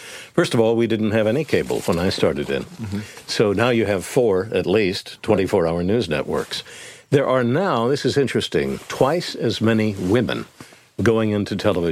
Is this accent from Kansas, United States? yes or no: yes; Independence, Kansas, United States; also born or lived in Florida; Well, my dad was in the Marines, so that's how I was born in Florida very early on. And he moved around, but he was from Kansas, so we wound up in Kansas, and there I was at Independence, Kansas, town of 10,000